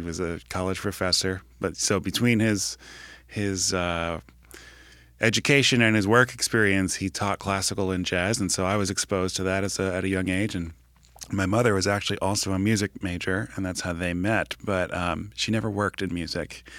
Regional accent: New Jersey, United States; I grew up in New Jersey at a very large parish, over 5,000 registered families.

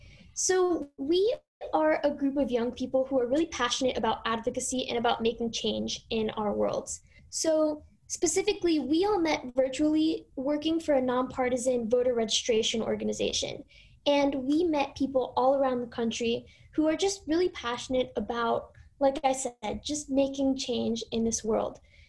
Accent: Miami, Florida, United States; My pronouns are she, her. I'm from Miami, Florida. I'm 17, and I am also an Aries.

